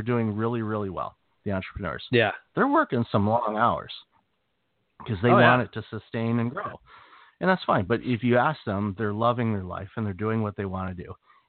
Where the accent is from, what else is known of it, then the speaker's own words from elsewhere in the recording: Pontiac, Michigan, United States; also born or lived in Waterford; growing up in Pontiac, Michigan, and then moving to Waterford